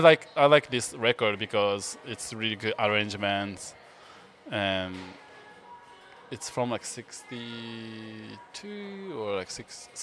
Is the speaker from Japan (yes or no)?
yes; Japan; English is a second language; growing up in Japan.